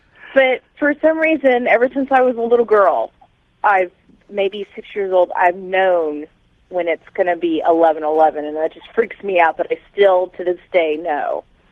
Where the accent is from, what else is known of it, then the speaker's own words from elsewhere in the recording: Las Vegas, Nevada, United States; I'm from Las Vegas, Nevada